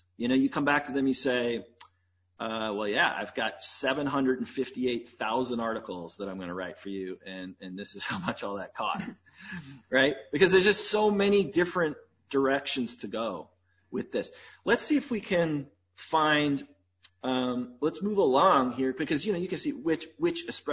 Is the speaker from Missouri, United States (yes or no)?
yes; St. Louis, Missouri, United States; everywhere from St. Louis right here in my hometown to Kenya